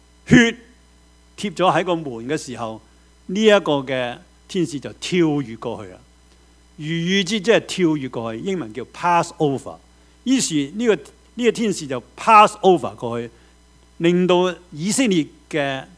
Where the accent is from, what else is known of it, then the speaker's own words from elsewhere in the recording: China; 正如好像我們中國人八月十五點的中秋節呢